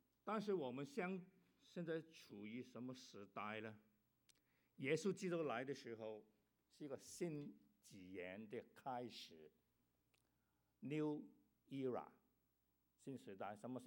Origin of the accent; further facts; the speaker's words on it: Guangdong, China; first language Cantonese; Chinese is a second language; 我是广东人，讲广语，希望你听得到我的国语啊。